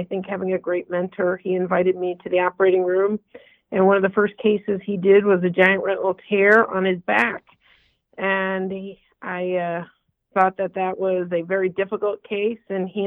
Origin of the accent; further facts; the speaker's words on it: Michigan, United States; So my practice, because I grew up in Michigan, was in Grand Blanc, which is outside of Flint, Michigan